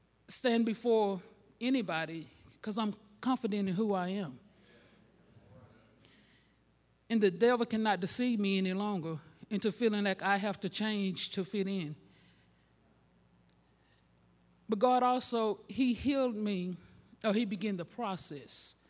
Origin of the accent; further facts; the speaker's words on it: St. Augustine, Florida, United States; I'm just as country can be. I'm from St. Augustine, so then some of my words don't come out like yours.